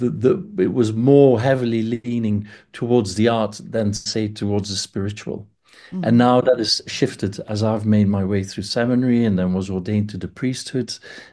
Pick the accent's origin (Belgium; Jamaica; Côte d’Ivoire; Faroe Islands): Belgium; moved away as an adult; now in London, United Kingdom; So I grew up in Belgium. And when I was 23, I wanted to work for one of the big London auction houses. So in 1995, I moved to London